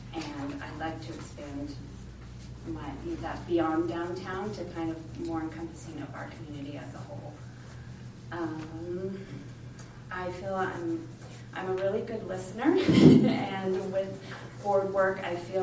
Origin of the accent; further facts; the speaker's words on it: Santa Cruz, California, United States; I was born and raised in Santa Cruz. I am a product of the Santa Cruz City Schools, starting from Branciforte Elementary, Branciforte Junior High, and I graduated from Harbor High, where I then also stayed in the community and went to UCSE.